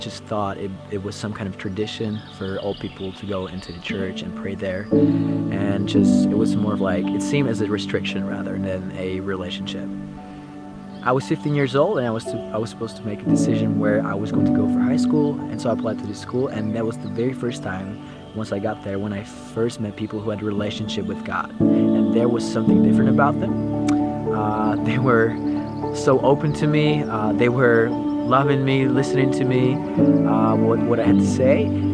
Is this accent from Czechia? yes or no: yes; Czechia; I'm from the Czech Republic. I'm 20 years old.